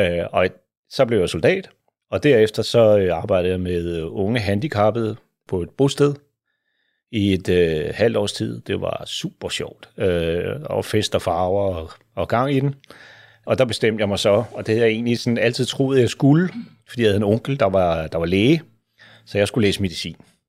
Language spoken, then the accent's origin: Danish; Lyngby, Capital Region of Denmark, Denmark; Og jeg er vokset op ude i Lyngby, ved Lyngbysø og Bagsværsø, forholdsvis beskyttet miljø.